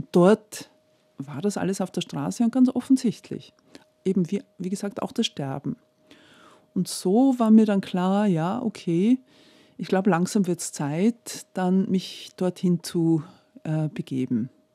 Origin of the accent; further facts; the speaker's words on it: Tyrol, Austria; Ich komme aus Tirol, aus den Tiroler Bergen, und da habe ich schon als Kind halt gespürt, mich zieht es in die Welt oder mich interessieren andere Kulturen, andere Menschen, und das war jetzt bei uns nicht so Tradition.